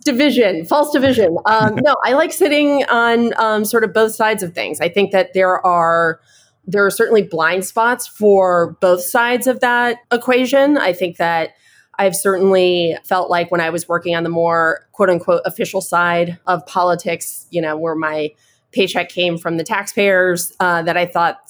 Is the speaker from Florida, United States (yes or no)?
yes; Daytona Beach, Florida, United States; I grew up in Volusia County, Daytona Beach area.